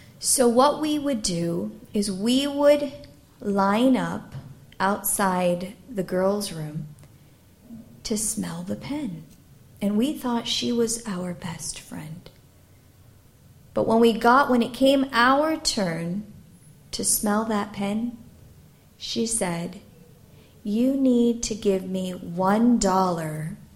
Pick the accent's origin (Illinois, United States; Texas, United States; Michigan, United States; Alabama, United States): Michigan, United States; Detroit; When I was a little girl, I think I was about 4, and I grew up in the Detroit temple.